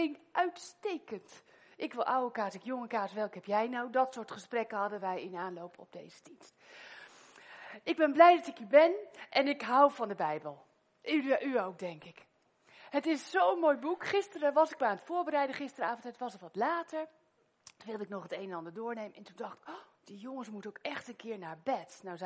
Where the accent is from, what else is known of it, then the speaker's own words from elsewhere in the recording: Putten, Gelderland, Netherlands; Ja, maar ik kom uit Putten, dus wij horen bij elkaar.